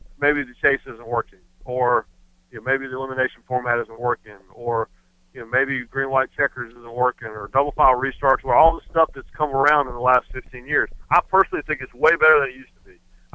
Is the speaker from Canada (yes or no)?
no; Rockingham, North Carolina, United States; I'm from Rockingham. And, you know, I grew up watching Dale Sr. Win championships